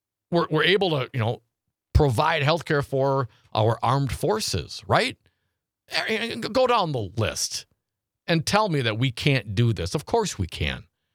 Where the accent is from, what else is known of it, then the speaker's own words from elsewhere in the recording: Appleton, Wisconsin, United States; Because this is Appleton, Wisconsin, man. I grew up in Appleton, Wisconsin.